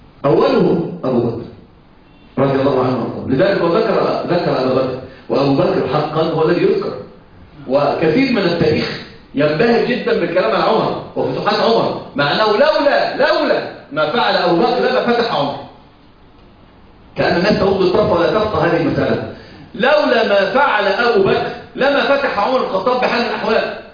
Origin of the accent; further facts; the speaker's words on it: Egypt; ولكن الفضل عندنا في مصر مثلا ايش يقال ايه؟